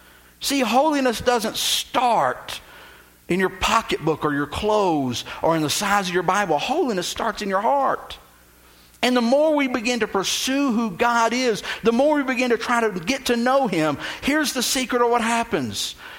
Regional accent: Texas, United States; I grew up in Texas where we had St. Augustine, and you couldn't kill it.

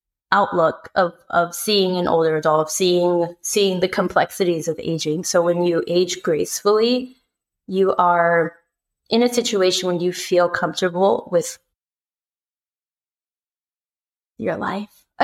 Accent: California, United States; being from the US, being Californian, so American, Mexican American

